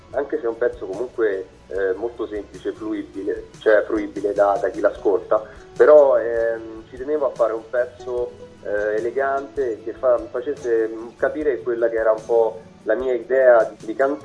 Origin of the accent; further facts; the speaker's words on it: Sabaudia, Lazio, Italy; io sono di Sabaudia, una piccola cittadina in provincia di Latina